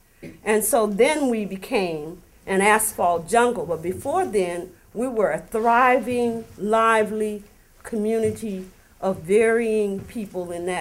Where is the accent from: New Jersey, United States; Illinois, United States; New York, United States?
Illinois, United States; Chicago; I was raised in Cabrini Greens, and so I know what I'm talking about in terms of a jungle. At that time, it wasn't a jungle because it was just newly built.